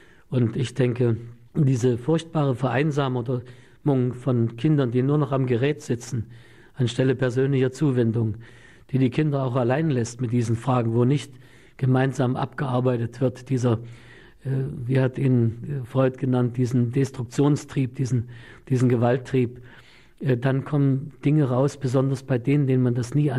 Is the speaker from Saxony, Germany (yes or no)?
yes; Leipzig, Saxony, Germany; born there; Und da bin ich hier in Leipzig in einer Klinik geboren